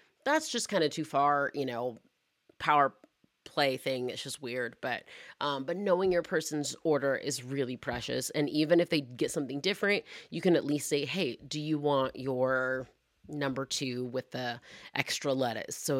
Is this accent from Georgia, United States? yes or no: yes; Georgia, United States; now in Arizona, United States; I'm in Arizona, Dutch Bros is where it's at. But I'm from Georgia originally.